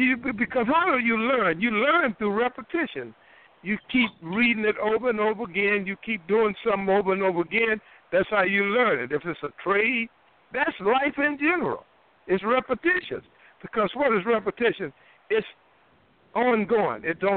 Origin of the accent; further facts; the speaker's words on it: Durham, North Carolina, United States; a man I knew well in my hometown, Durham, North Carolina, I went by to see him